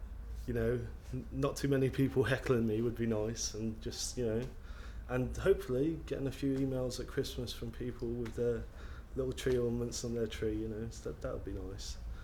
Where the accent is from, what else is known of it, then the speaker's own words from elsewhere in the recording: Coventry, West Midlands, United Kingdom; I'm 24 and I'm from Coventry in the West Midlands.